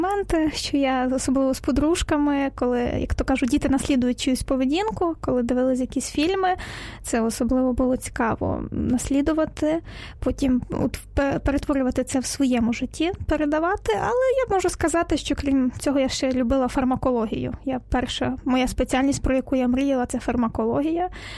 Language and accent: Ukrainian; Sambir, Lviv Oblast, Ukraine; also born or lived in Uzhhorod; Я з маленького мальовничого містечка, місто Самбір, це Львівська область. От, я там народилася, ходила в школу.